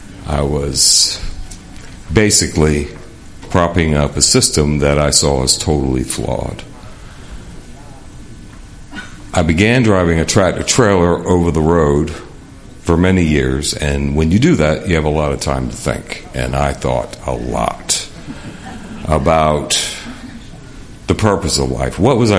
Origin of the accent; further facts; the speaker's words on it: Charleston, South Carolina, United States; I'm from Charleston, South Carolina.